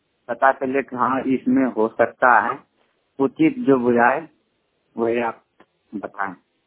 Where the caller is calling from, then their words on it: Bihar, India; मैं बिहार से बोल रहा हूं और … मेरा जिला बका थनामरपुर भरपूरंचक है